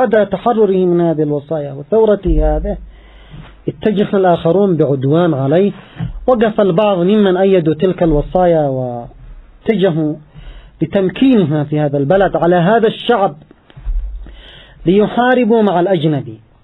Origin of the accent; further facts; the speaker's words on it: Yemen; أما عندنا في اليمن فما قبل ثورة 21 من سبتمبر كان هناك وصايا خارجية